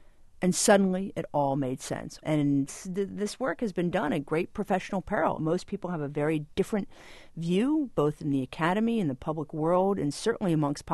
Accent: New Jersey, United States; No, I'm a middle class kid from New Jersey. So what on earth am I doing, right?

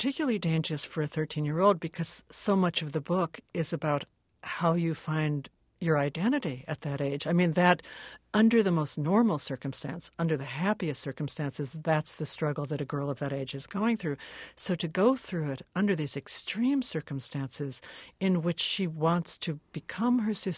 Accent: Brooklyn, New York, United States; I grew up in Brooklyn, and in my neighborhood, there was still, you know, Brooklyn, the city of churches.

